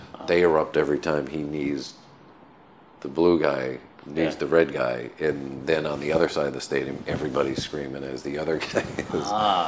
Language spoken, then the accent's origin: English; United States; now in Egypt; as a foreigner, and particularly as an American, you're usually, people are curious